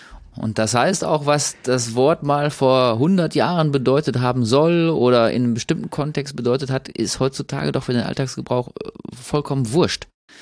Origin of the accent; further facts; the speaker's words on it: North Rhine-Westphalia, Germany; bei uns im Ruhrgebiet